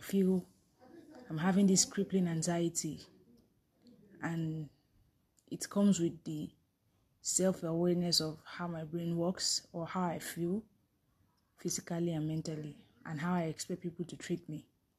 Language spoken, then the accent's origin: English; Nigeria; But then I'm a Nigerian. What do you expect?